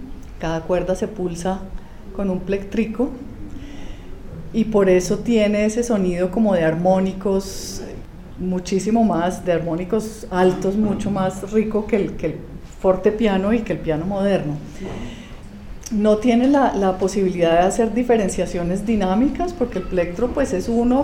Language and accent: Spanish; Bogotá, Colombia; moved away as an adult; Yo soy bogotana, estudié aquí en el Conservatorio de la Universidad Nacional hasta el año 1980.